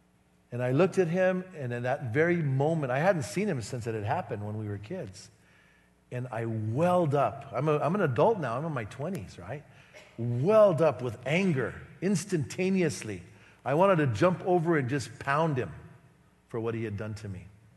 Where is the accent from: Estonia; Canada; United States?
United States; Bernalillo, New Mexico; And I remember one time I was in my hometown, Bernalillo